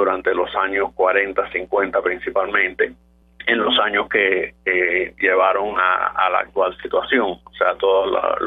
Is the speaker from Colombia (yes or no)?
no; Cuba